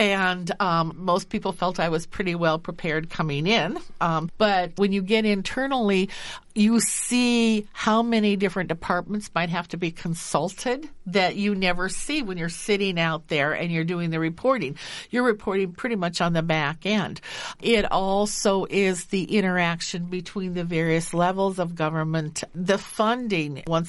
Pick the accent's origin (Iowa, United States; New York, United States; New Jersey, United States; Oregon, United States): Iowa, United States; West Des Moines; also born or lived in Mason City; I'm an Iowa native. I was born in Mason City. I went to Valley High School in West Des Moines. That makes me a Valley girl.